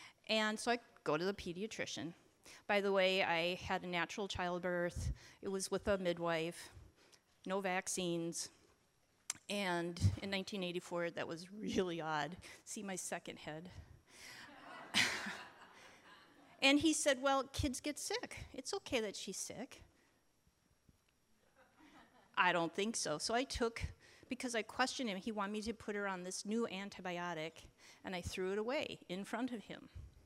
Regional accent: Minneapolis, Minnesota, United States; I grew up in Minneapolis. And I grew up at a time when it was okay for kids to run out and play outside, and hands always in the dirt.

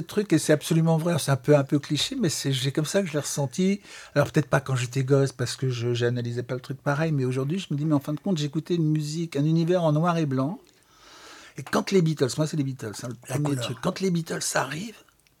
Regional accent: France; d'autant qu'on est français et qu'on ne parle pas un mot d'anglais

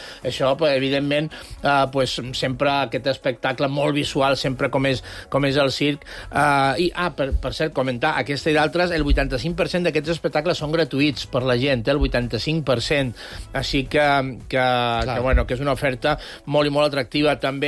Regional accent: Sant Antoni de Portmany, Balearic Islands, Spain; jo som eivissenca

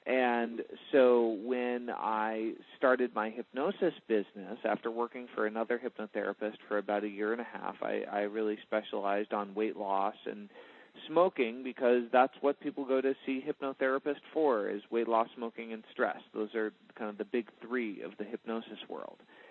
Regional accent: New Hampshire, United States; we grew up in New Hampshire.

